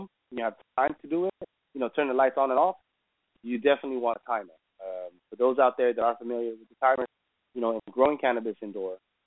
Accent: West Coast, United States; I'm from the West Coast, and Breezy is from the East Coast.

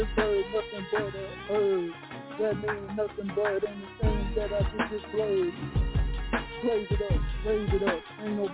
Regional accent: North Carolina, United States; Cause I'm from the North Carolina already. North Carolina freestyle off the head, man.

